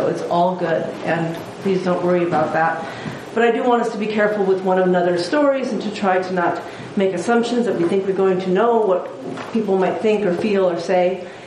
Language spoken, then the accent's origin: English; South Dakota, United States; also born or lived in Minnesota / Iowa; I'm a Midwesterner. I grew up in South Dakota, Minnesota, Iowa, went to college in Minnesota.